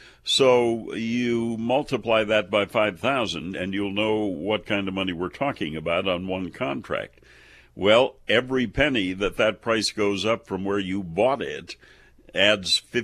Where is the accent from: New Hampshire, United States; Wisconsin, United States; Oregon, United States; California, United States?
Wisconsin, United States; Ontario; Originally, the town was Ontario, Wisconsin, 527 people.